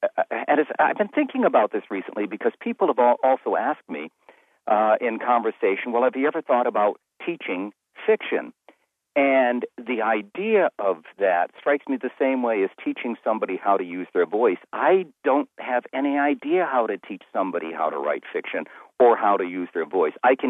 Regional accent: New Bedford, Massachusetts, United States; But I'm a New Bedford, Massachusetts boy, 50 miles south of Boston.

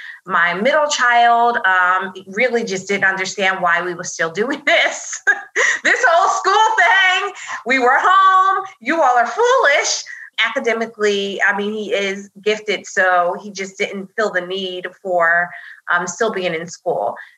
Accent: New Jersey, United States; I'm from New Jersey. So I remember looking at New York and New Jersey and talking to a lot of my family

